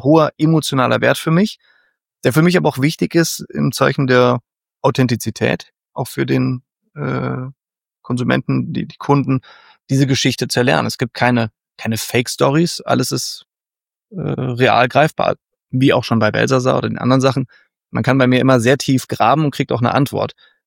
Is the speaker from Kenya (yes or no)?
no; Rhineland, Germany; now in Freiburg, Germany; Ich stamme ja aus dem Rheinland, da ist das Ganze wirklich eine Industrieschifffahrtsstraße.